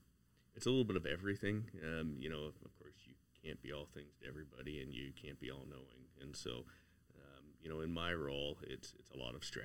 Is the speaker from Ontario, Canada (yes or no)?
yes; Sarnia, Ontario, Canada; moved away as an adult; now in Fort McMurray, Canada; Yeah, I moved here with my family back in 2007. So born and raised in Sarnia, which, of course, another oil town.